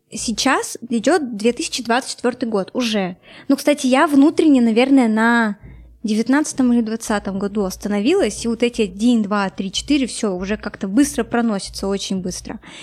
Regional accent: Nizhny Tagil, Sverdlovsk Oblast, Russia; now in Yekaterinburg, Russia; Вообще, родом я из Нижнего Тагила, это небольшой город рядом с Екатеринбургом, и сюда я переехала, чтобы начать учиться.

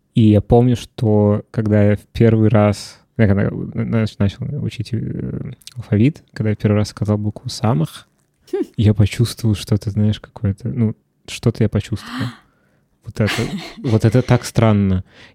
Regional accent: Russia; now in Israel; И у меня ощущение, что я как бы рос всю жизнь в России

